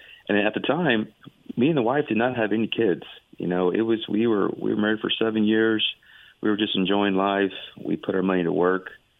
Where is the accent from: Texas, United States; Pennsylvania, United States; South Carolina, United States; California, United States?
Texas, United States; Houston; But I was born and raised in Houston, Texas.